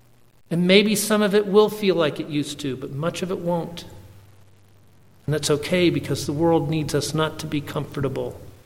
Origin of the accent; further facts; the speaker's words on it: Scotland, United Kingdom; If I were a betting man, and I'm too Scottish to be